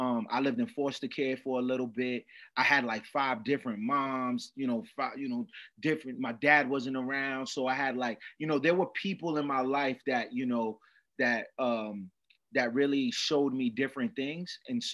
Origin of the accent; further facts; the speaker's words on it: Sierra Leone; now in United States; I'm from Sierra Leone in Liberia, and my mom, she came from Sierra Leone to this country